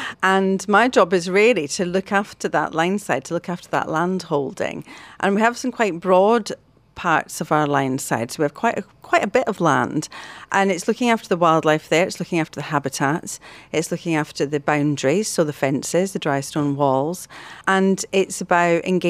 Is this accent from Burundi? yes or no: no; Scotland, United Kingdom; now in England; I'm from a little bit further north. I am Scottish. I've lived in Northern England for the last 27 years.